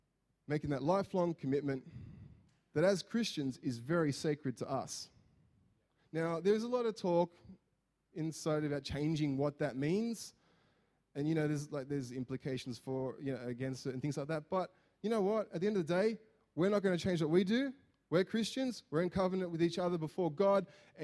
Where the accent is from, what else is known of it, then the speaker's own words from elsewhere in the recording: Australia; as an Aussie, that sounds rude.